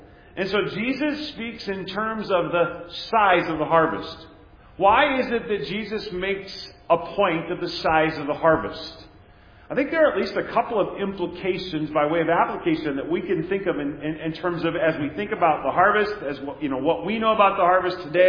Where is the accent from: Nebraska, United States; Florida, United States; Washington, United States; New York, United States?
Nebraska, United States; You know, when I was growing up in Nebraska